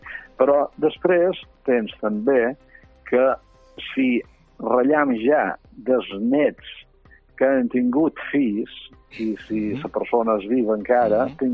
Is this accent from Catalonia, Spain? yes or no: no; Balearic Islands, Spain; Jo te recomano com a menorquí